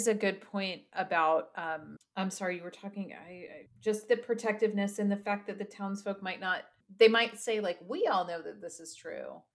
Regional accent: United Kingdom; Even being British, to me, it feels like

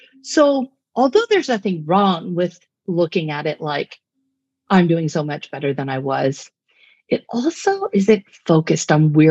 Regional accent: Pacific Northwest, United States; I'm from the Pacific Northwest.

